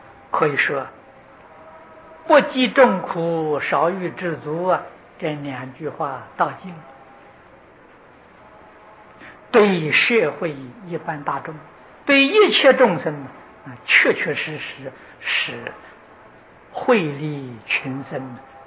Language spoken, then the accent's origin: Chinese; China; 我们中国人讲善恶，印度人不说善恶，叫黑白